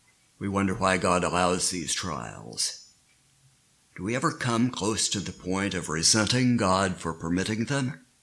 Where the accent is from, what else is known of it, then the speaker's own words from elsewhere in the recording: Kingsport, Tennessee, United States; also born or lived in Johnson City / Houston; I'm originally from the Tri-Cities area, born in Johnson City, grew up in Kingsport, went to undergraduate college in Bristol, then went to graduate school in Massachusetts, but I've lived most of my adult life in Houston, lived in Houston for almost 40 years. Moved back up to Kingsport last summer.